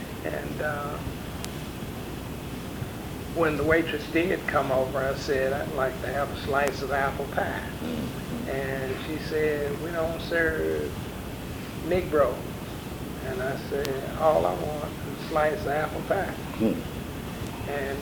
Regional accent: Jackson, Mississippi, United States; born there; I was born in Jackson, Mississippi in 1942.

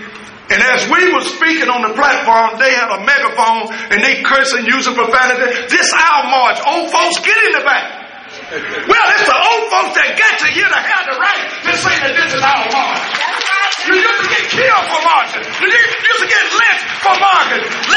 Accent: Tuscaloosa, Alabama, United States; It started in Alabama, and I'm from Alabama, Tuscaloosa, Alabama.

